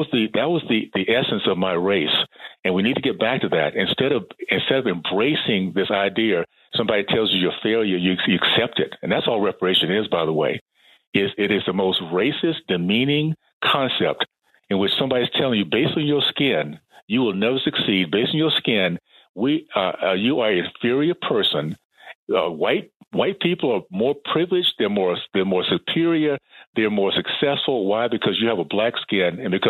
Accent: Tallahassee, Florida, United States; Well, I grew up in Tallahassee on the coast there, the Gulf Coast. We had a chance to, as a family, again, a black family, segregated community.

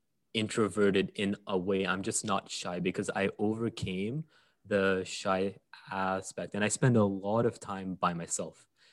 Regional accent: Saudi Arabia; I grew up in Saudi Arabia, which is a very, very, very, very unique place.

